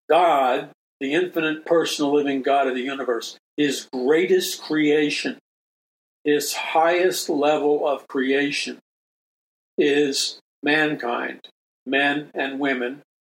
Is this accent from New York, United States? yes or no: yes; New York City, New York, United States; And I'm from New York City, so I'm not even sure what a weasel looks like up close.